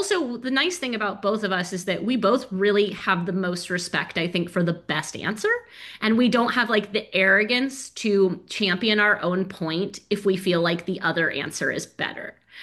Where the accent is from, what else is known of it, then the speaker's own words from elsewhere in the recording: United States; now in Scotland, United Kingdom; I'm an American who lives in Scotland.